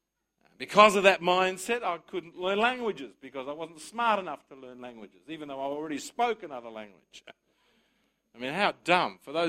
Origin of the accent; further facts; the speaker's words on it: Australia; My parents came here as migrants. I was born in Australia, but my parents both migrated to this country. And I can well still remember as a young boy growing up in Australia when migration was just beginning